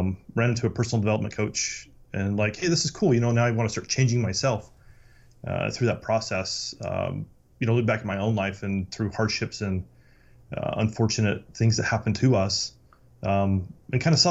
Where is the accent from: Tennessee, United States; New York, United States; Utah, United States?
Utah, United States; So I grew up in Utah.